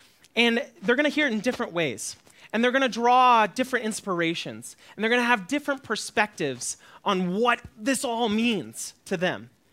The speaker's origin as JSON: {"language": "English", "country": "United States", "said": "And I say that as an American who only knows one language"}